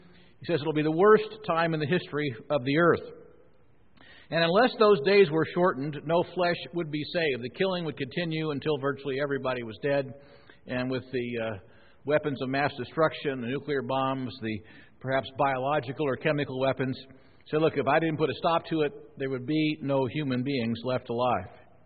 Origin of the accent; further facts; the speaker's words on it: Midwest, United States; now in Washington, United States; I grew up back in the Midwest where we really understood lightning